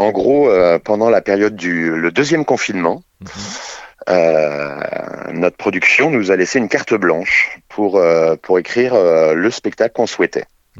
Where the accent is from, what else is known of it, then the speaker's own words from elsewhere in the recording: Pays de la Loire, France; Moi, je viens du Maine-et-Loire, à côté d'Angers.